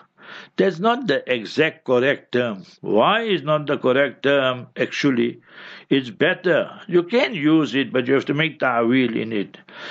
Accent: Heidelberg, Gauteng, South Africa; born there; So, I was born in Heidelberg.

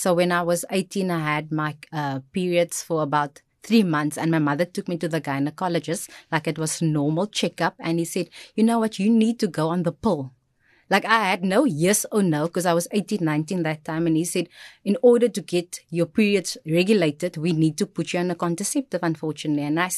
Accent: Stellenbosch, Western Cape, South Africa; We grew up in Stellenbosch. I grew up in Stellenbosch, but in the Ridge.

